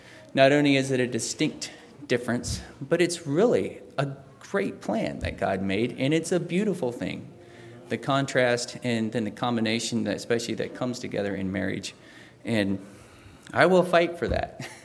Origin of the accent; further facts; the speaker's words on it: Virginia, United States; also born or lived in Ephrata, Pennsylvania / Tennessee; I was born in Pennsylvania and then lived in Tennessee a bit, but then moved to Virginia around 10. I turned 10 in Virginia, and that's where it feels like I grew up.